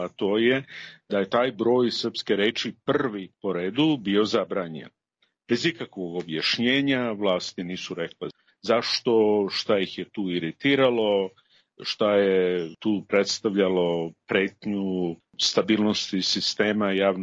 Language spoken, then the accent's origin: Serbian; Chicago, Illinois, United States; Ja sam odrastao u Americi, roditelji su iz Srbije, iz Jugoslavije